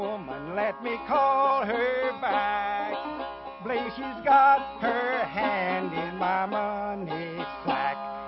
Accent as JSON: {"language": "English", "region": "West Virginia", "country": "United States", "said": "Dead Fall Mountains, Clay County, West Virginia."}